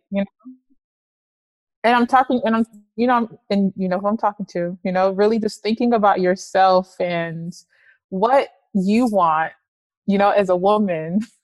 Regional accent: Atlanta, Georgia, United States; because, you know, I'm from Atlanta

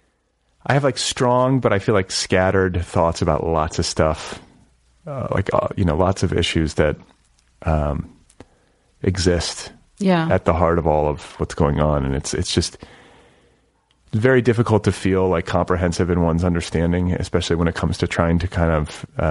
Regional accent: Midwest, United States; I'm from the Midwest.

